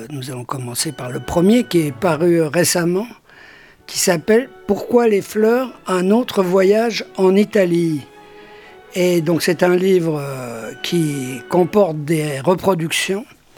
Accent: North, France; moi je viens du Nord

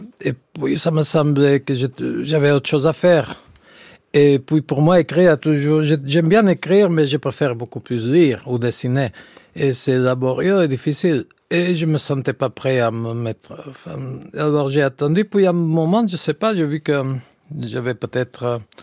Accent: Spain; first language Catalan; French is a second language; Si j'écrivais en catalan, que c'est ma langue maternelle, je me sentirais obligé à faire quelque chose de sérieux ou de bon.

